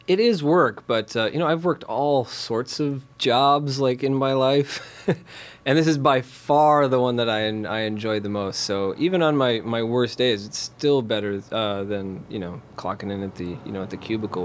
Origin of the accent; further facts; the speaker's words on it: Minneapolis, Minnesota, United States; they have one in my hometown back in Minneapolis